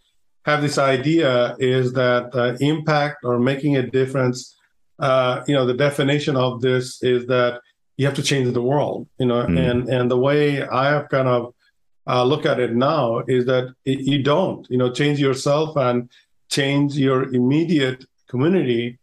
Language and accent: English; Bangladesh; and I'm originally from Bangladesh.